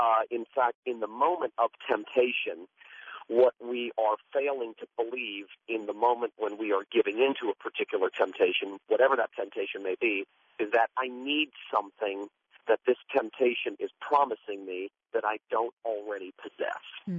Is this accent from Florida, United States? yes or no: yes; Fort Lauderdale, Florida, United States; also born or lived in Tennessee; Yeah, I'm from South Florida, born and raised in Fort Lauderdale, and went away to college and went away to seminary and then went and served a large church in Tennessee.